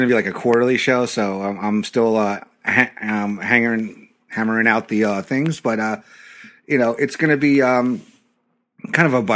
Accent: Northern US, United States; I am a Northerner. I'm a Yankee, so to speak.

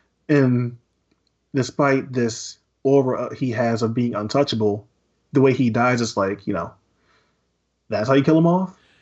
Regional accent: Baltimore, Maryland, United States; also born or lived in New York; Like, I was born in New York, but Baltimore is where I was raised.

